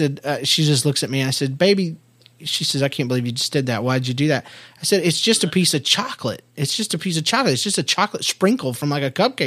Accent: United States; I grew up in White Trashville, USA.

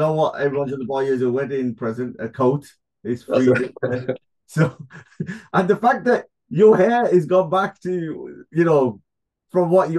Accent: Birmingham, West Midlands, United Kingdom; growing up in Handsworth, especially born in the late 60s, and then growing up in the 70s and early 80s.

